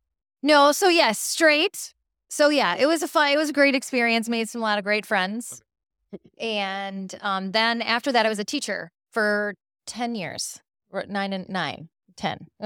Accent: Illinois, United States; So I'm originally from the Midwest, right outside of Chicago.

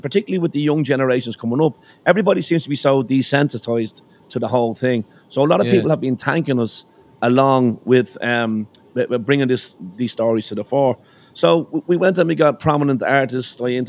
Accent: Ireland; now in United States; So being Irish, you have that kind of disarming kind of approach, because people seem to have a kind of a soft spot for you here in the States.

